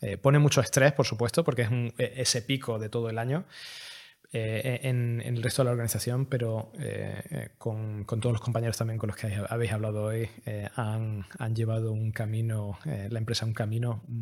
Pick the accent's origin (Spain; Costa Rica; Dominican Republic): Spain; Extremadura; soy extremeño. Al final me cruzo el país. No, estaba viviendo fuera. Viví muchos años fuera de España